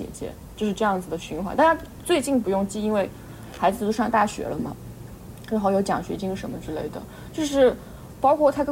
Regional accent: China; 我们中国人

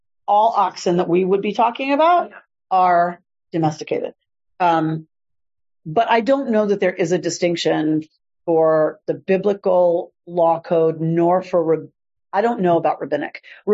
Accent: United States; I know we are so American that like shocks us and it takes us a minute

